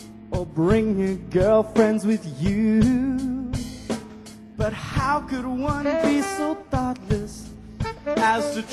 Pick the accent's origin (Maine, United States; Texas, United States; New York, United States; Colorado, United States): Texas, United States; Austin; Here's a little tune by a band from my home state of Austin, Texas